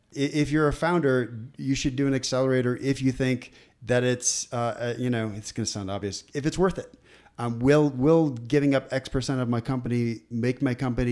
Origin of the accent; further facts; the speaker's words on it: Minnesota, United States; I'm from Minnesota